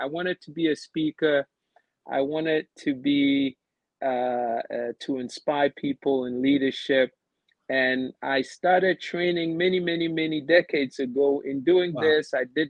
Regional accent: Ghana; I was born in Ghana, Kolobu Teaching Hospital. Went to school at Agri Memorial International, right next to the Ghana Broadcasting Corporation.

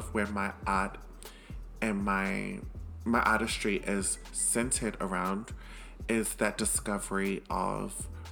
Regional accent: Australia; growing up in Australia

